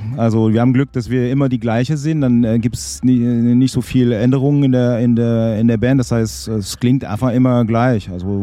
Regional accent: Romandy, Switzerland; Ich komme aus der Schweiz, aus der Westschweiz, und dann Flötenunterricht und dann im Dorf in der Blaskapelle eingestiegen.

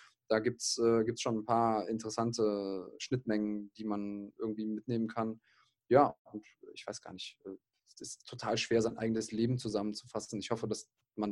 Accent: Munich, Bavaria, Germany; also born or lived in Greece; als ich geboren wurde, bin ich zwar in München geboren worden, weil meine Mutter den griechischen Ärzten nicht so richtig vertraut hat, war dann aber die ersten 2 Jahre in Griechenland und bin dann mit meiner Mutter alleine wieder zurückgekommen.

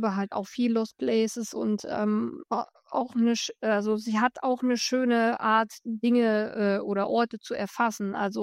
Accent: Thuringia, Germany; Und die lebt irgendwo im Thüringer Wald. Auch in meiner Heimat.

